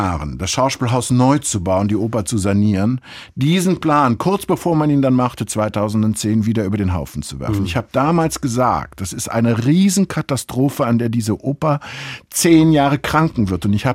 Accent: Cologne, North Rhine-Westphalia, Germany; Naja, Köln ist meine Heimatstadt. In der Kölner Oper bin ich groß geworden.

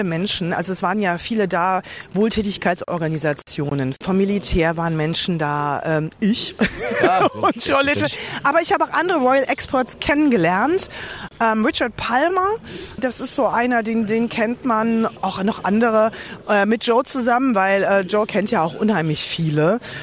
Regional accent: Germany; habe ich gesagt, ich bin aus Deutschland, aus Germany

